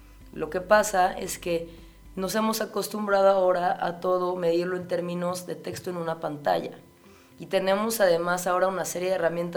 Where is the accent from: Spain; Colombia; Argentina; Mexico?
Mexico; Mexico City; yo como ciudadana chilanga, que soy una eterna residente de aquí, de mero Chilangolandia